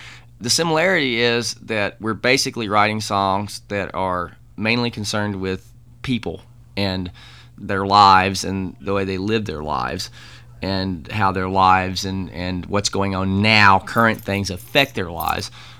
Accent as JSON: {"language": "English", "region": "Southwest", "country": "United States", "tie": "born or raised there", "also_born_or_lived": "South", "said": "and I'm from the South and grew up in the Southwest."}